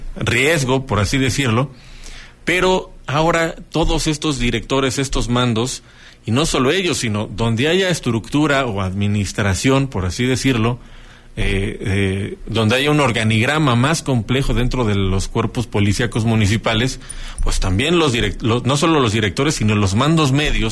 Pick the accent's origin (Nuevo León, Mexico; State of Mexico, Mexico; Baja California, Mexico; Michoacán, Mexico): State of Mexico, Mexico; Metepec; en Metepec, que es mi tierra